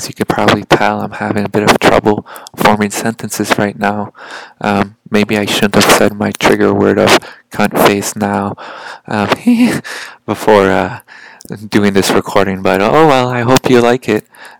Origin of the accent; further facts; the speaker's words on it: Montreal, Quebec, Canada; my hometown of Montreal